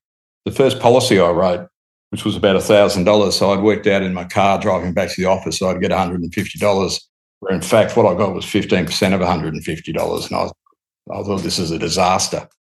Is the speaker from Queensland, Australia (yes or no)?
yes; Brisbane, Queensland, Australia; I was born in Brisbane in the Royal Brisbane Hospital. I had seven brothers and sisters, five brothers, two sisters. We lived in the northern suburbs of Brisbane.